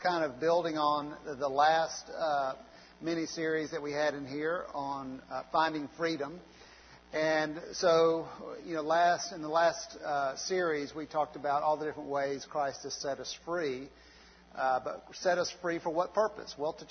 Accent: Albany, Georgia, United States; is actually from my hometown in Albany, Georgia, believe it or not

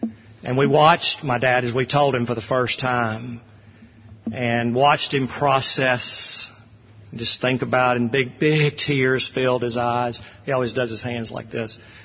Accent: Jackson, United States; We have some out-of-town guests, friends that I grew up with in Jackson

